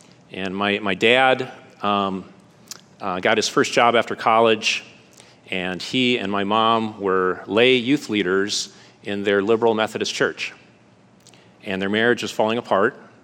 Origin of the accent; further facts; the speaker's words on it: Green Bay, Wisconsin, United States; At the time, I was growing up in Green Bay.